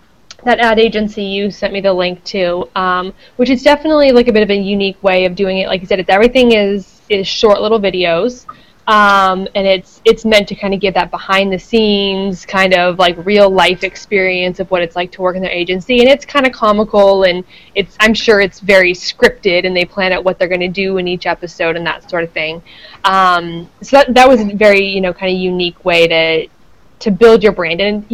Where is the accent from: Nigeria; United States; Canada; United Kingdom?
Canada; I am originally from Canada, so maybe that's why I'm more aware of it.